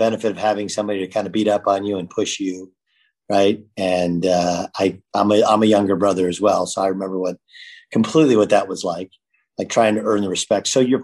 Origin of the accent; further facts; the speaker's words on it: California, United States; I grew up in Orange County, man. It looks like everything out of the 80s that you would think of. Most of the houses look the same.